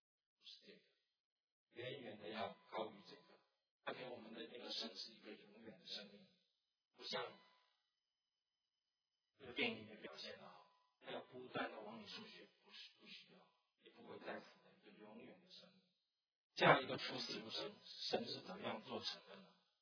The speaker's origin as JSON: {"language": "Chinese", "country": "China", "said": "我们中国人的字传字就是这个哈，我不知道为什么有这样的巧合"}